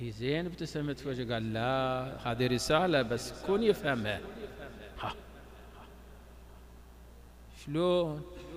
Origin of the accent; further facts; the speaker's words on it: Al-Ahsa, Eastern Province, Saudi Arabia; تفكرون لا حساوية، وإحنا منهم نعتز،